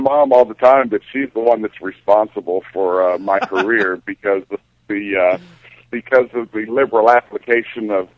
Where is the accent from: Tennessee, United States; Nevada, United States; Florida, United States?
Tennessee, United States; Nashville; I'm originally from Tennessee.